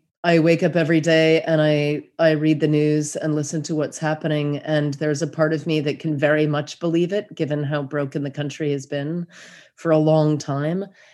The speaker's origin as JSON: {"language": "English", "country": "United States", "said": "I am really, really lucky, especially as an American and especially as a parent of a small child. I am really lucky I wound up here."}